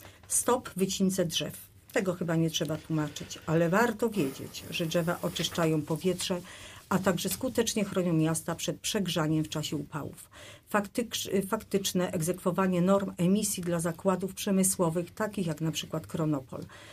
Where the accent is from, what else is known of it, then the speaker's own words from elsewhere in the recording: Zielona Góra, Lubusz Voivodeship, Poland; now in Żary, Poland; Jestem z Zielonej Góry, ale od 35 lat mieszkam w Żarach